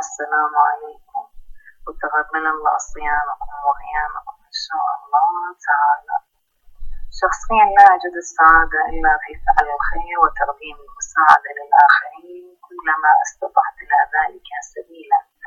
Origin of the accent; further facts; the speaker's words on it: Iraq; أنا من العراق.